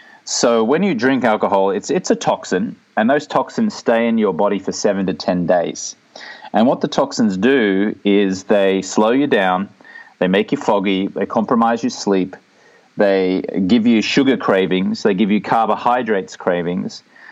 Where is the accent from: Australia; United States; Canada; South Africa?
Australia; I grew up in the Australian culture where it's just normal that you have, you know, a drink or two each night, you have a few more on the weekends.